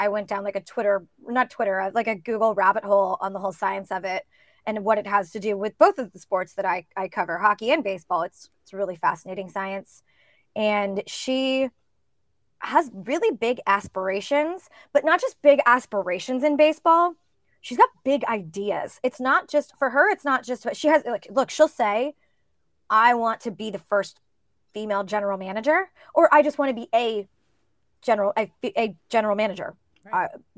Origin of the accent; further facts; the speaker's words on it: California, United States; I grew up in California where everybody speaks sort of a Mexican, not sort of, they speak a Mexican dialect